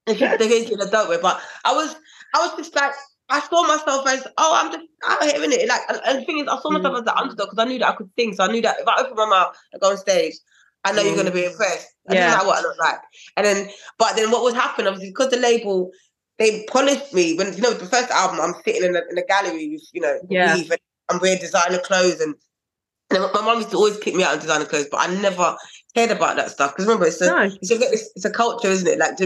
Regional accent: Germany; because of me growing up in Germany

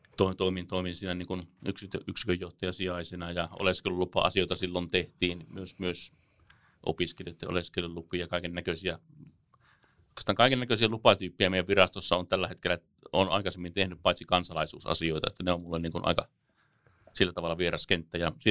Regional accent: South Karelia, Finland; niin kuin meillä päin tuolla Etelä-Karjalassa on tapana sanoa

